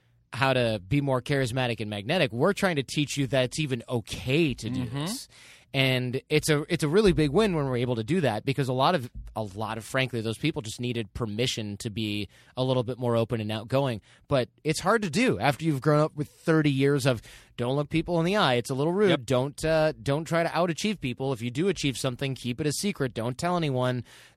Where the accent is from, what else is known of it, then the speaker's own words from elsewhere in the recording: Michigan, United States; And I grew up in Michigan with a dad who worked at a Ford plant and a mom who was a public school teacher.